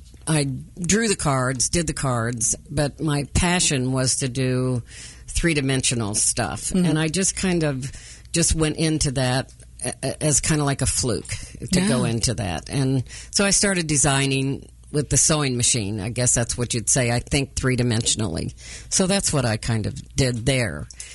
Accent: Kansas City, Missouri, United States; also born or lived in Chicago, United States; Well, I was born in Chicago on the South Side, and I was raised in Kansas City at 926 Indiana, and then 18th in Cleveland, and my father stayed there till late.

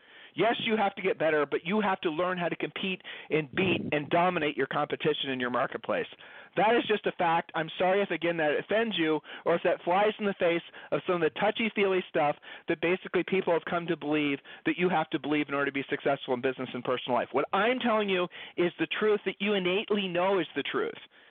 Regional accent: Ohio, United States; Julie and I moved. We're from Ohio. We've lived all over the country.

